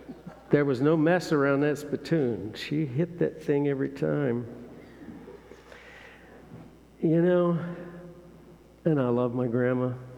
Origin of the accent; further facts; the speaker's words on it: Naperville, Illinois, United States; I was raised in Naperville, Illinois.